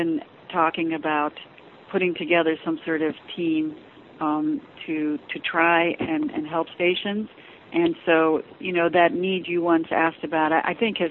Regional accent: Ames, Iowa, United States; I've also been helping the station in my hometown in Ames, Iowa, just because I really want them to succeed because it's my hometown.

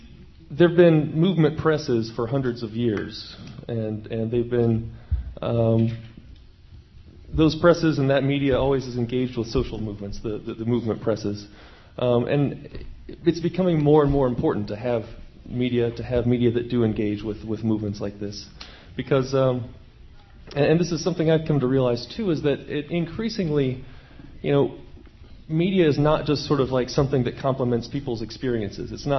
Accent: West Virginia, United States; I grew up in West Virginia, which is about 400 miles from the nearest Pacifica station where I grew up.

